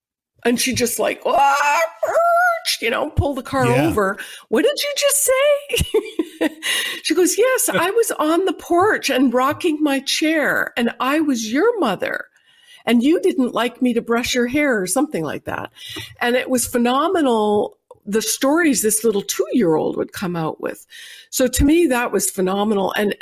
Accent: Canada; I was born and raised in Canada.

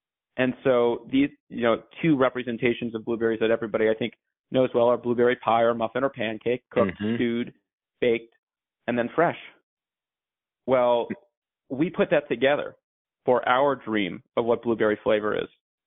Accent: Brooklyn, New York, United States; You know what my parents fed me when I was a kid growing up in Brooklyn was Häagen-Dazs coffee chip.

